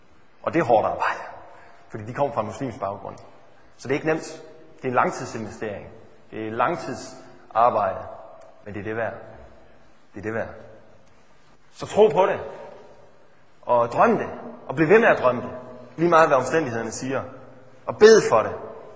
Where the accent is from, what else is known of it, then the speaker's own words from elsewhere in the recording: Esbjerg, Region of Southern Denmark, Denmark; now in Fredericia, Denmark; Jeg kommer oprindeligt fra Esbjerg. Og bor nu i Fredericia.